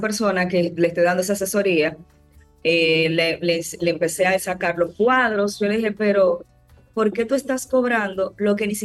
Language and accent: Spanish; Dominican Republic; yo soy una niña, como buena niña dominicana y hija única de padres medios apoyadores, yo crecí con Disney